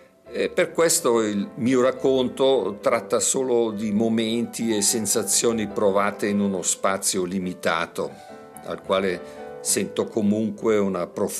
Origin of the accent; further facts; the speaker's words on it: Vienna, Austria; Italian is a second language; now in Switzerland; Lui però, come milanese, capiva di rado la mia ironia vienese.